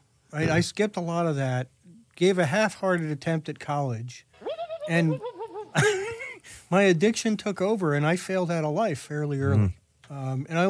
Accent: Bethlehem, Pennsylvania, United States; I grew up in Bethlehem, Pennsylvania.

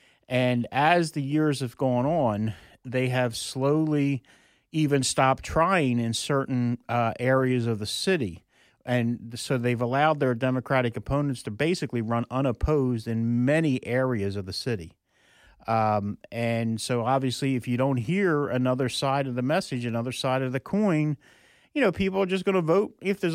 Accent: Philadelphia, Pennsylvania, United States; I mean, I grew up in North Philadelphia.

